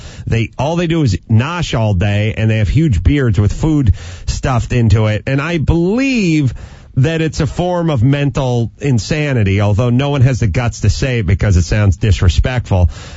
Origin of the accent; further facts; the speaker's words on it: Wisconsin, United States; It's basically I grew up in Wisconsin. I'm a Packers fan.